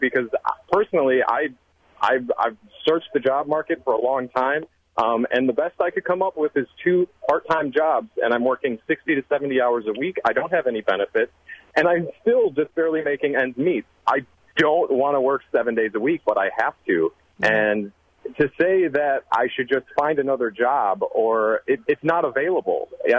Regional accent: Milwaukee, Wisconsin, United States; I'm 25 years old. I'm currently working two jobs, born and raised in Milwaukee.

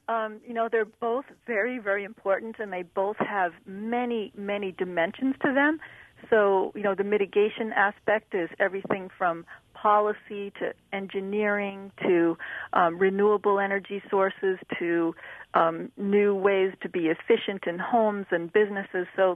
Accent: New England, United States; But, I grew up in New England where, the weather is also pretty influential in everybody's everyday lives.

